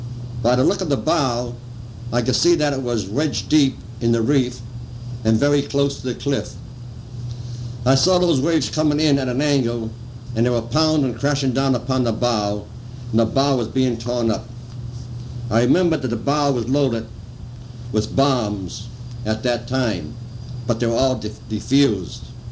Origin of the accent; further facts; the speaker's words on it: Cumberland, Rhode Island, United States; born there; I was born on April 4th, 1912, in Cumberland, Rhode Island.